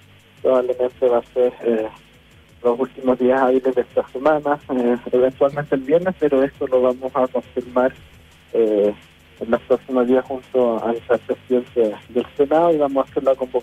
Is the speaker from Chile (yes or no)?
yes; Chile; Son fechas, sí, que nos unen como chilenos